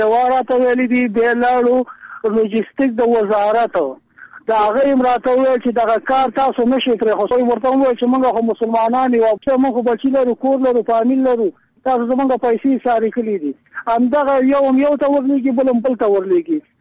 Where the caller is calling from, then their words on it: Kunar, Afghanistan; ما د کونړ نه ټلیفون کړی دی